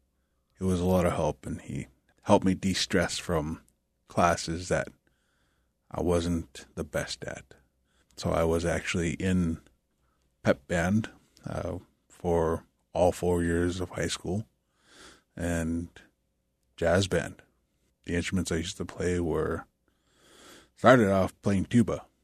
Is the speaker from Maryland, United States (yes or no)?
no; Hoonah, Alaska, United States; also born or lived in Kake; Huna and Kik. Those are places I grew up.